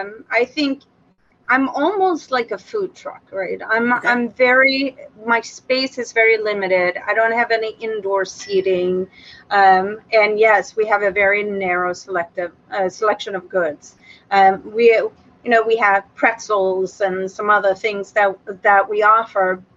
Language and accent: English; Sweden; I'm from Sweden